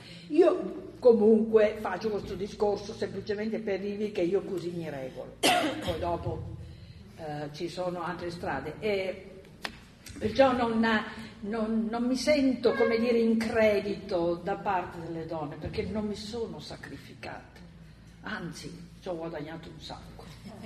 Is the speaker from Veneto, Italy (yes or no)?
yes; Veneto, Italy; Perché sono veneta, chiacchierona e così.